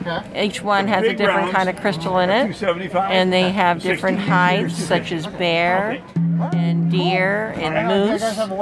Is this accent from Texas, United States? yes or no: no; Virginia, United States; I'm Monacan Indian from Virginia, the Blue Ridge Mountains.